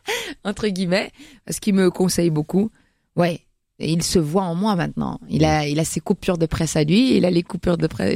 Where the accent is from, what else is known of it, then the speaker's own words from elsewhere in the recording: Brussels, Brussels-Capital Region, Belgium; moved away as an adult; C'était chez moi, à Bruxelles.